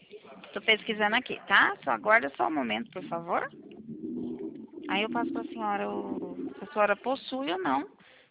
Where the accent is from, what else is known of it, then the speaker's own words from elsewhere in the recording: Cornélio Procópio, Paraná, Brazil; Eu sou de Cornélio Procópio, Paraná, aqui perto de Londrina.